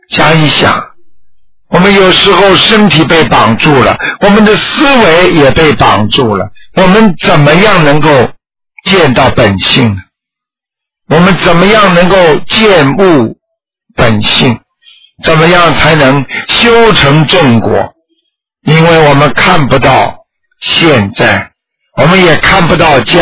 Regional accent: China; 我们中国人有句古话叫解铃还需系铃人

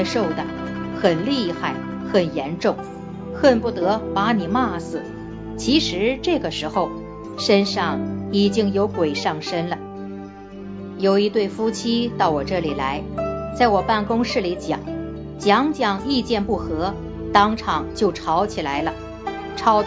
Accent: China; 我们中国人常说男儿有泪不轻弹

